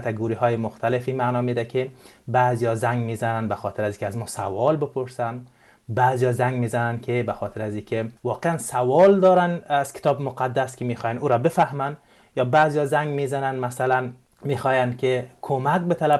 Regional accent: Afghanistan; accent: Dari; ما افغان هستیم، اینا به زبان لهجه دری گپ میزنیم با هم دیگر و صحبت میکنیم.

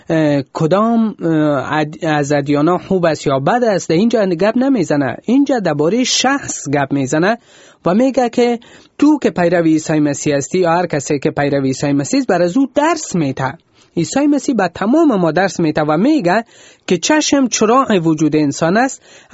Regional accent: Afghanistan; خودم از افغانستان هستم

